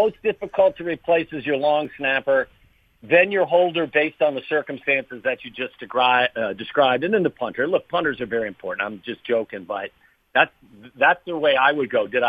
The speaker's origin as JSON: {"language": "English", "town": "Cincinnati", "region": "Ohio", "country": "United States", "tie": "born or raised there", "said": "definitely going to my hometown of Cincinnati and getting beaten by the Bengals team."}